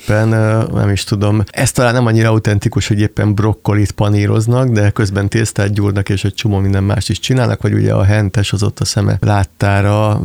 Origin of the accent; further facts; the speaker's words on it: Hungary; Hát ez hozzátartozik, hogy ilyen vidéki származású vagyok. Vidéki Magyarországon nőttem fel